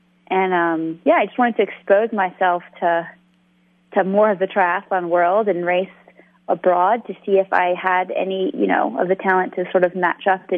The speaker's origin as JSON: {"language": "English", "country": "Bermuda", "tie": "born or raised there", "said": "I was born and raised in Bermuda, and my parents and brothers still live there. And I went to high school in Bermuda, and then I left to go to boarding school to finish off high school."}